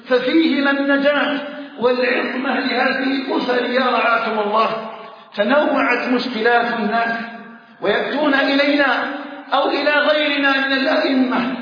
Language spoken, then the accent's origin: Arabic; Algeria; اللهم اجعل بلدنا الجزائر آمنا مطمئنا وسائر بلاد